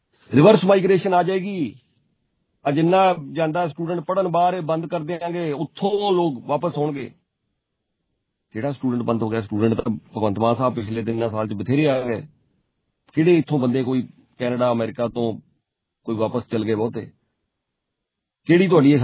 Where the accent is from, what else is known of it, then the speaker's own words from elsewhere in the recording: Punjab, India; ਮੈਂ ਵੀ ਪੰਜਾਬੀ ਹਾਂ, ਮੈਂ ਵੀ ਪੰਜਾਬ ਤੋਂ